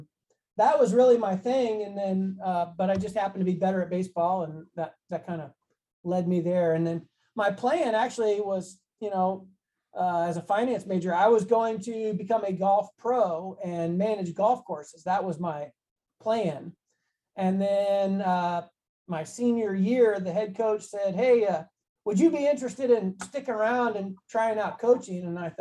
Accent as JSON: {"language": "English", "town": "Bloomington", "region": "Indiana", "country": "United States", "tie": "born or raised there", "said": "Yeah, I grew up in Bloomington, Indiana, home of Indiana University. So I grew up right there in Hoosier country."}